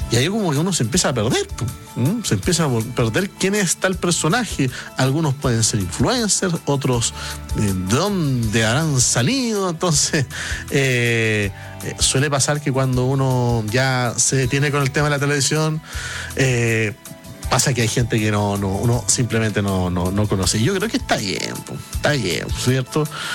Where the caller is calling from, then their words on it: Temuco, Araucanía, Chile; de Temuco, acá aún mucho calor atmosférico, hoy 42 grados